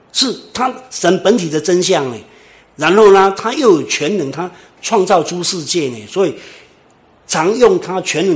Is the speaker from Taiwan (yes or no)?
yes; Taiwan; 对我们像台湾人来讲，有些人就是说我们是台湾人